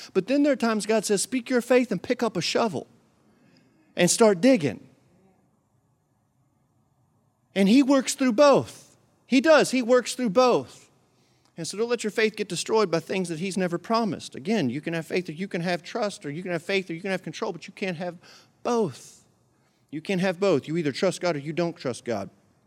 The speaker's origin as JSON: {"language": "English", "region": "West Virginia", "country": "United States", "tie": "born or raised there", "said": "But I grew up on the Fifth Street Hill right above Ritter Park in an older neighborhood now."}